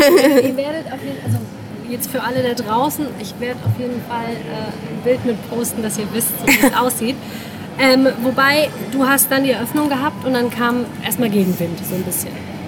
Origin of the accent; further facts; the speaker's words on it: Mannheim, Baden-Württemberg, Germany; In meiner Heimat Mannheim, da würden sie wahrscheinlich auch alle kommen.